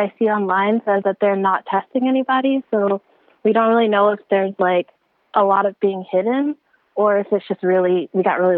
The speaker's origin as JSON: {"language": "English", "country": "United States", "said": "My mom's in America. I'm American."}